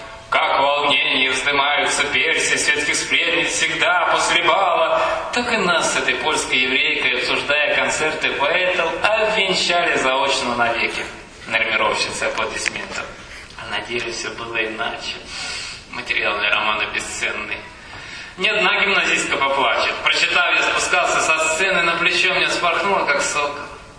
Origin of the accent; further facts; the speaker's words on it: Belgorod Oblast, Russia; говорил, что я поэт из Белгородской области